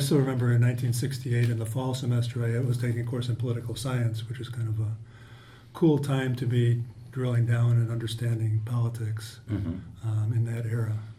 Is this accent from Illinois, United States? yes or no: yes; Chicago, Illinois, United States; Yes, I grew up near Midway Airport.